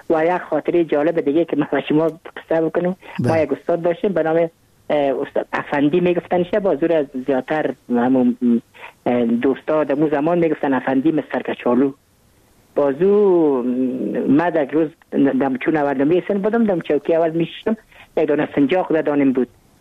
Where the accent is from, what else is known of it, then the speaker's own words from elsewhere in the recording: Kabul, Afghanistan; ما متولد کابل هستم، در نای اول کابل تولد شدیم.